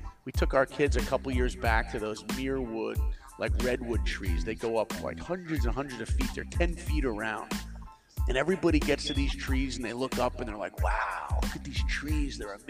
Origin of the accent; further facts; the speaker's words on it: New York, United States; Look, I grew up in New York. Okay, I didn't know any Hollywood people. I didn't know any filmmakers. I didn't even know that was a job.